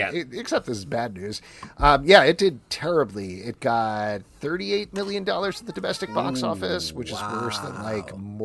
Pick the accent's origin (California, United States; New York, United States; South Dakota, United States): South Dakota, United States; Deadwood; I grew up in Deadwood. I don't know if you guys are familiar.